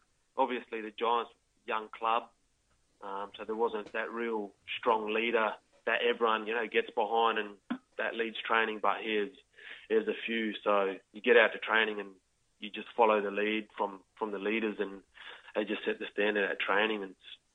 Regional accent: Alice Springs, Northern Territory, Australia; now in Sydney, Australia; Yeah, growing up in Alice, we only had water holes and I've never been much of a sea person, but I'm getting there.

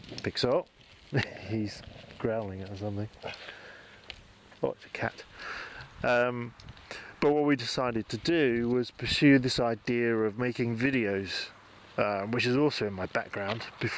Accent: United Kingdom; now in Denmark; I came away from my home country feeling as though, you know what, it's not that bad a place after all. I mean, there's a lot of reasons why I decided to move away from the UK and end up in Denmark.

